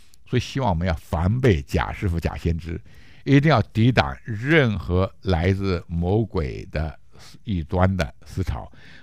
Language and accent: Chinese; China; 原来说我理解的跟我们大陆人去还就不一样